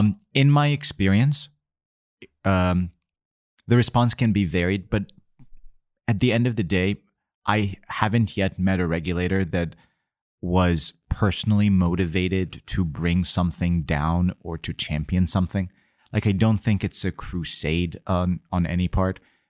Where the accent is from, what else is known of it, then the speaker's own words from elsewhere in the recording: United States; I mean, as an American, I feel like it's a good spirit of I'm ready.